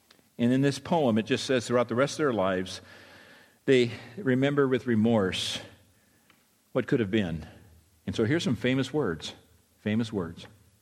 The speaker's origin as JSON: {"language": "English", "town": "Whittier", "region": "California", "country": "United States", "tie": "born or raised there", "said": "I was raised in Whittier."}